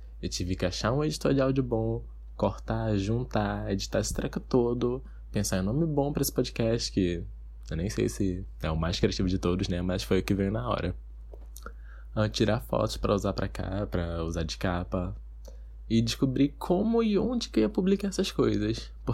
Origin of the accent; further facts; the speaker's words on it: Manaus, Amazonas, Brazil; sou daqui de Manaus, eu tenho 20 anos.